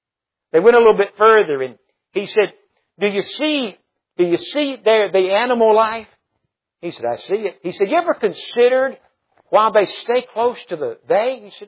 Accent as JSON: {"language": "English", "town": "Mobile", "region": "Alabama", "country": "United States", "said": "I'm actually from Mobile, Alabama. Not that that ought to impress you any, but that's really where I'm from."}